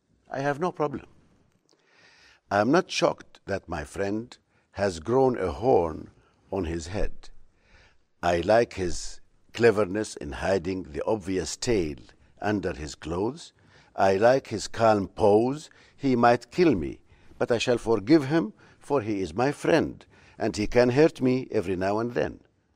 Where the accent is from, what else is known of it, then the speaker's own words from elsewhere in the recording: Ramallah, West Bank, Palestine; moved away as an adult; also born or lived in Cairo; I was born in Ramallah. I lived there, I studied there, and then I had to go to a university.